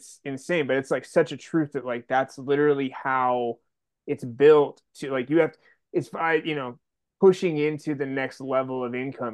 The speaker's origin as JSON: {"language": "English", "region": "California", "country": "United States", "lives_now": "Colorado, United States", "said": "I'm from Northern California, live in Colorado now, and the just warm water is not a thing."}